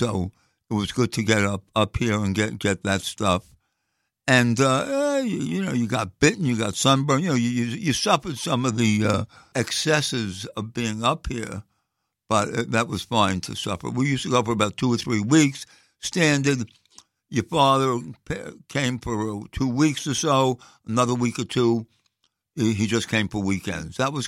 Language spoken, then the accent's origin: English; Brooklyn, New York, United States; Brooklyn, Crown Heights, standard stuff. I mean, you know, probably with 50% of the people here. Yes. Mother Brooklyn-born, father Brooklyn-raised. Kind of right in the middle of the borough, Crown Heights.